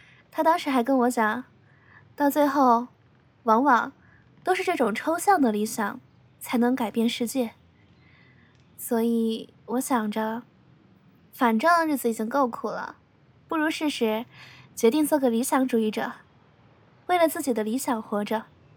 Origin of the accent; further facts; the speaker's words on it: Anhui, China; 我老家挺好的，山清水秀。我老家挨着龙眠湖，是个特别漂亮的地方